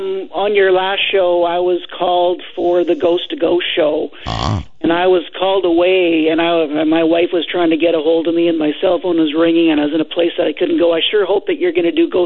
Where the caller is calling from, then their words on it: Nanaimo, British Columbia, Canada; I'm calling from Nanaimo, British Columbia, Canada.